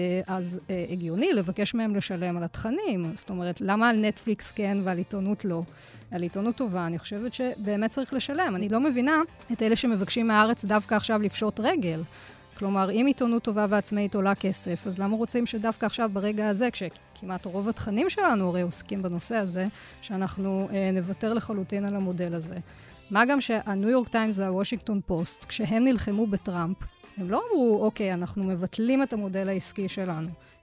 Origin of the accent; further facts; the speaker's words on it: Jerusalem, Jerusalem District, Israel; גדלתי במשפחה דתית בירושלים, להורים שעלו מצרפת.